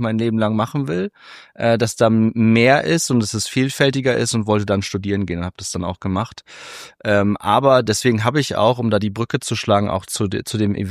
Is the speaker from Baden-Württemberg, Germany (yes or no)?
no; Cloppenburg, Lower Saxony, Germany; damals in meiner Heimatstadt in Kloppenburg